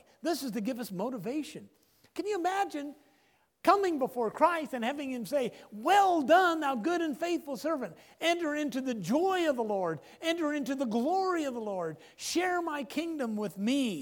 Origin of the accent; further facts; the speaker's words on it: Iowa, United States; several hours south of where I grew up in Iowa